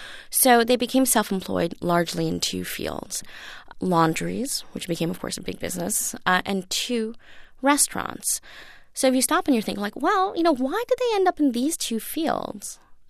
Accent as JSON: {"language": "English", "country": "United States", "tie": "born or raised there", "said": "And for me, growing up in America and always getting them in Chinese restaurants, I'm like, of course they were Chinese."}